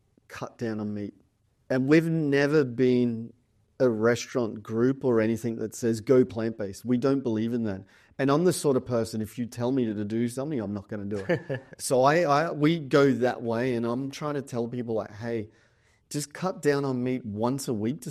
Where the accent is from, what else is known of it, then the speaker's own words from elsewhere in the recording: Australia; I come from Australia and I've been in America a lot.